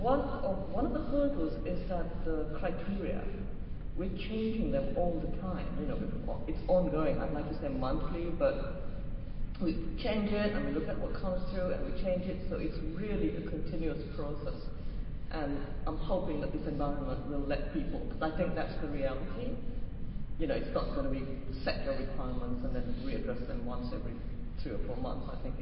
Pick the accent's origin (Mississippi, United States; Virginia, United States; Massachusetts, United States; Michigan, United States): Massachusetts, United States; from Massachusetts